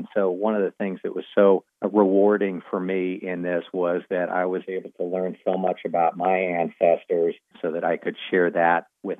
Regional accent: St. Louis, Missouri, United States; now in Lake Lure, United States; And originally I'm from St. Louis, grew up there.

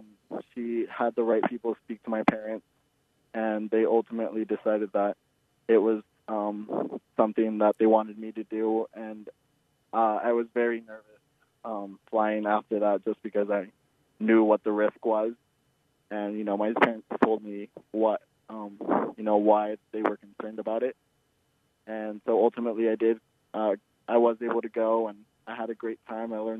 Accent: Park City, Utah, United States; first language Spanish; English is a second language; also born or lived in Guerrero, Mexico; So I'm originally from Mexico, Guerrero, and I moved to Park City at the age of two. My parents always spoke Spanish to me at home, and then I learned English in preschool through the Park City School District, actually.

